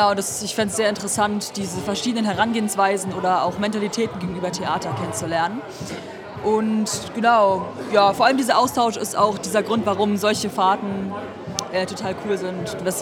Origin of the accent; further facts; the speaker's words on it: Berlin, Germany; ich bin auch aus Berlin.